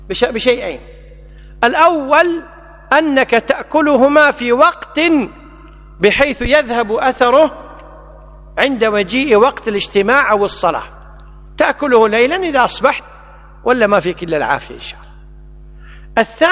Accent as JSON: {"language": "Arabic", "country": "Kuwait", "said": "احنا عندنا بالكويت"}